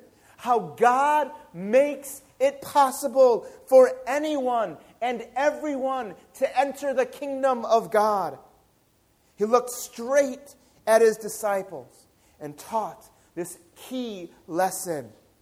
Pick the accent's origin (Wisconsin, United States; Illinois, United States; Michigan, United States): Illinois, United States; Chicago; the Chicago Cubs, my favorite team, my hometown team, won the championship in Major League Baseball.